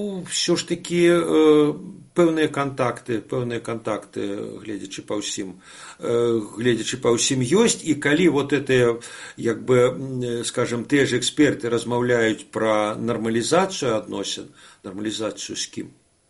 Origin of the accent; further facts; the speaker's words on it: Belarus; тогда мы памятаем, белорусы были вовле чемпионами по отриманию шенгенских визов